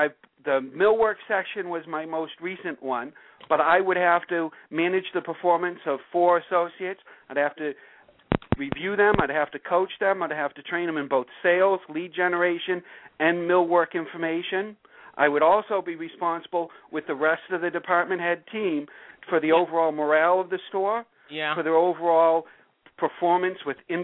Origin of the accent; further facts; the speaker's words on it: Fort Belvoir, Virginia, United States; I grew up in Fort Belvoir, Virginia. My dad was in the Army, so I've been exposed to different areas. I talk differently.